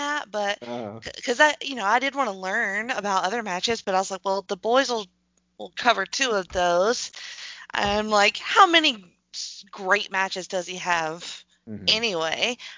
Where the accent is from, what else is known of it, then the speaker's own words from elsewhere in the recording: Alabama, United States; I don't know what to tell you. I'm from Alabama.